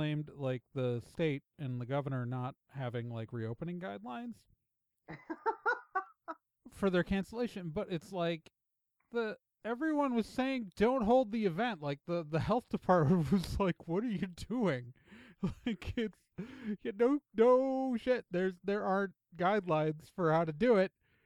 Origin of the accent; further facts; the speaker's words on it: Wauwatosa, Wisconsin, United States; Yeah, I'm from Wauwatosa originally.